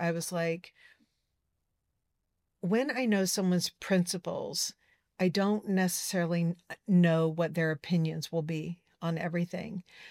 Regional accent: Southern United States, United States; My friends did growing up in the South.

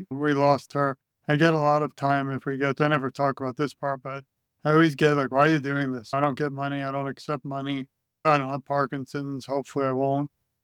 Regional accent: Brooklyn, New York, United States; I'm from Brooklyn, New York originally, and you can just imagine the crime I saw growing up

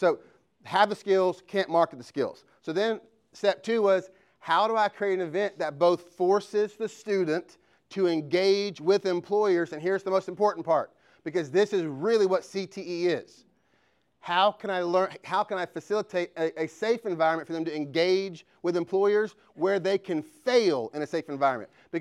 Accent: Georgia, United States; accent: South Georgia; That's not just my South Georgia accent. We are about 18 miles away from Florida on 75. So if you've ever gone to Orlando, you've probably driven through my hometown

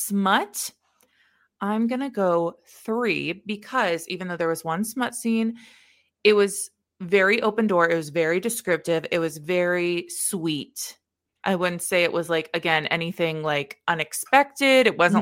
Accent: Midwest, United States; I'm sorry, I'm from the Midwest and never heard of this before

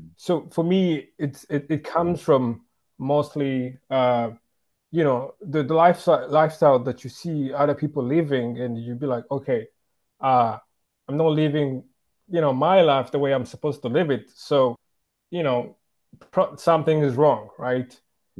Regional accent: Rwanda; growing up in Rwanda and the high schools we went

